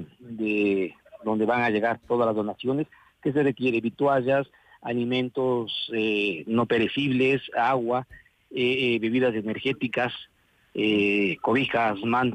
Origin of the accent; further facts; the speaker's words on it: Chimborazo, Ecuador; Eso requerimos nosotros como chimboracenses, como ecuatorianos.